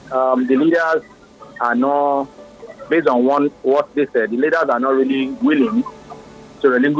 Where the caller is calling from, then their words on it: Lagos, Nigeria; I'm calling from Lagos. I am a parent.